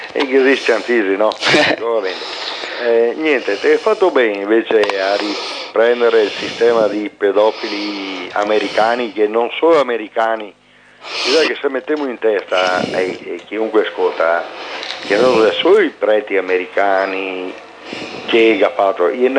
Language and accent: Italian; Grisignano, Veneto, Italy; No, mi sono da Grisignano.